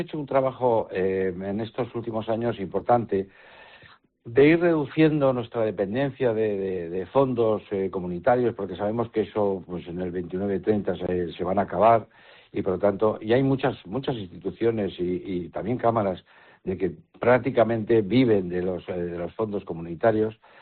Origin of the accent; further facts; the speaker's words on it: Navarre, Spain; pues trabajo por Navarra y por mi tierra, que es lo que más puedo querer.